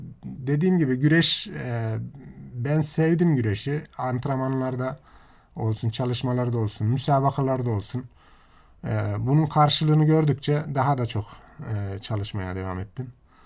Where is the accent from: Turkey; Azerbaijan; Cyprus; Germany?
Turkey; Ankara; also born or lived in Aydıncık, Yozgat; Ben 1977 Yozgat Aydıncık doğumluyum. Küçük yaşta Ankara'ya gelip yerleşmişiz.